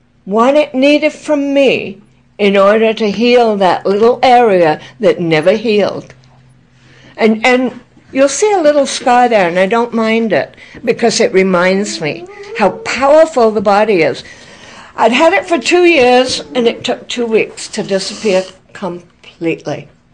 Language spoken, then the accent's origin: English; England, United Kingdom; I recently went to England, which is my home country